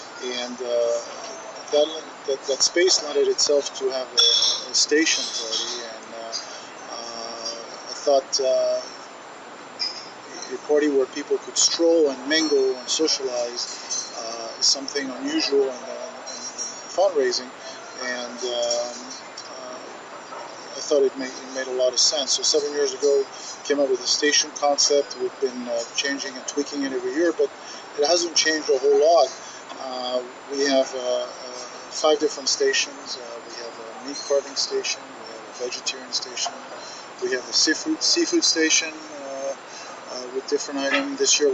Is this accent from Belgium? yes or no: yes; Belgium; moved away; I came from Belgium and 20 years ago